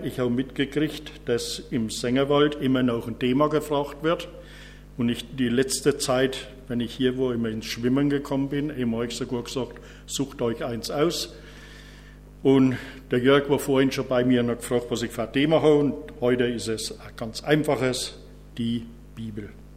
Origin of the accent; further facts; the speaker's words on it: Thuringia, Germany; Südthüringen grüßt Oberfranken. Wobei ich ehrlich sagen muss, ich mich nicht als Thüringer fühle, sondern als Oberfranke südlich des Rennsteigs. Wir sagen, wir sind Oberfranken.